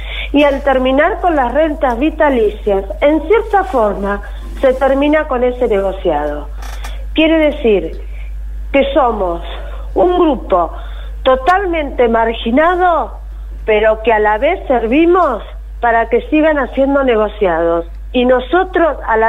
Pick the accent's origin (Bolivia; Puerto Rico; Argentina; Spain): Argentina; Somos el grupo de los NN argentinos, no figuramos en ningún lado.